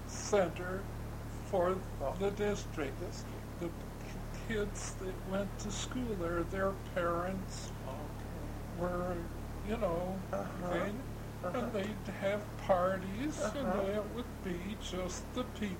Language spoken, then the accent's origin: English; Michigan, United States; Oh, no. I was born in Lenawee County, up by Adrian.